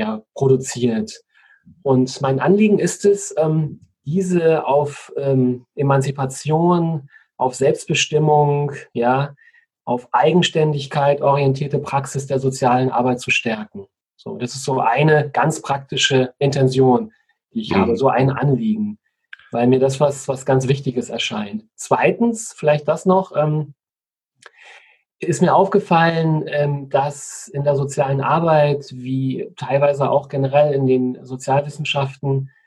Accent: Germany; Ich bin ja in der DDR aufgewachsen und habe die Wendezeit 1989 sehr aktiv miterlebt

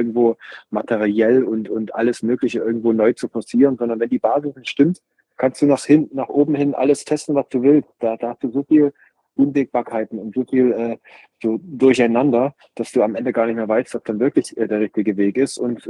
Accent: Johanngeorgenstadt, Saxony, Germany; Johann Geheudenstadt, wo ich aufgewachsen bin, als auch dann im Schwarzwald in Hinterzarten

